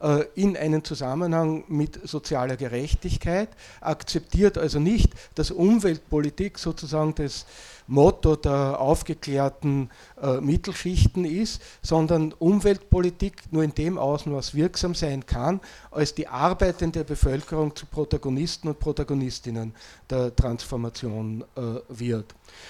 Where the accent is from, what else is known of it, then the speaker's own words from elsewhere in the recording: Austria; ich bin Österreicher